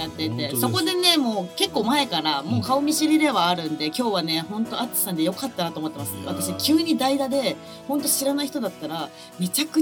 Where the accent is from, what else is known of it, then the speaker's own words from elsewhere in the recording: Nagasaki, Japan; 実は私、長崎出身でして。